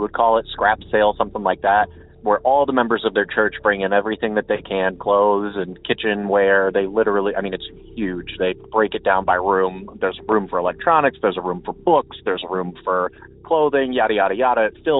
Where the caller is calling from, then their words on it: Akron, Ohio, United States; Hey, Derek … from Akron calling.